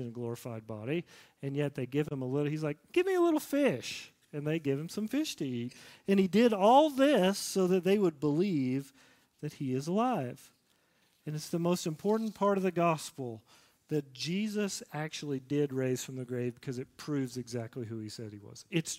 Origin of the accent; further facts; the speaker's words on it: Nashville, Tennessee, United States; this is not like the news stories that I saw growing up in Nashville on the news station.